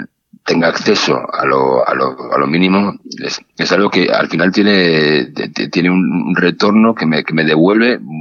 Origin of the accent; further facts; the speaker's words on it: Vigo, Galicia, Spain; born there; Y estar hoy aquí en Vigo, que es el lugar donde yo nací, donde está mi familia